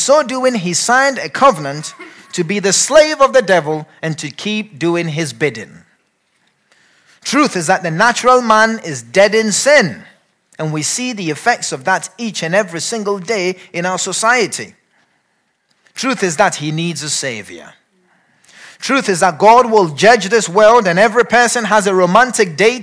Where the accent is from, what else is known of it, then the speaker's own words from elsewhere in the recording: Ghana; when I grew up in Ghana, there was a proverb that says that the mice comes out to play when the cat is not around.